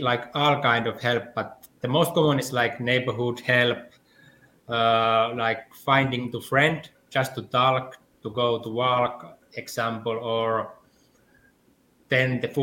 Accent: Tampere, Pirkanmaa, Finland; I come from Tampere, Finland.

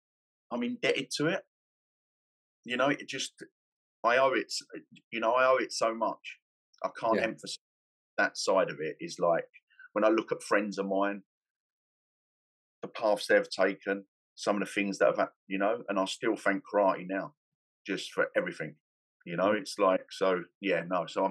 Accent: London, United Kingdom; I'm from East London originally, and on my housing estate, everyone boxed

